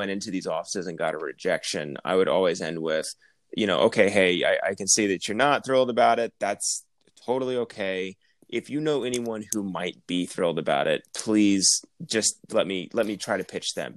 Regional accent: Texas, United States; I'm from Texas.

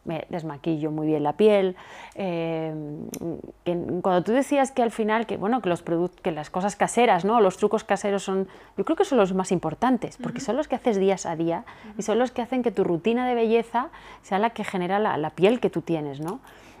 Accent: Spain; Irina es rusa y yo soy española.

